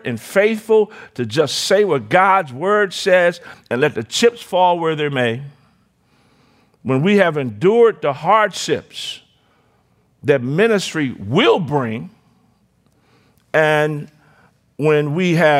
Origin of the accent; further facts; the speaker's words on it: Washington, District of Columbia, United States; when I grew up in Washington, D.C., both of my parents were civil servants.